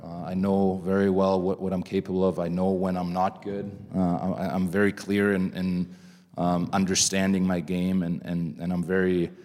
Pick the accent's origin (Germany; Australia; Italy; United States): Germany; growing up in Germany